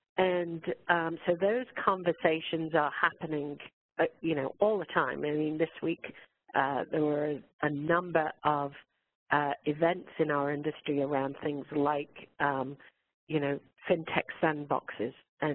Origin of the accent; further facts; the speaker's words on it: Canada; it is the we're Canadian after all, so that's what we do naturally.